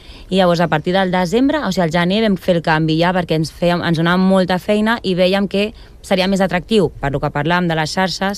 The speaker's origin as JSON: {"language": "Catalan", "town": "Badalona", "region": "Catalonia", "country": "Spain", "tie": "born or raised there", "said": "nosaltres som de Badalona tota la vida, o sigui, al final, família, amics, els tenim allà"}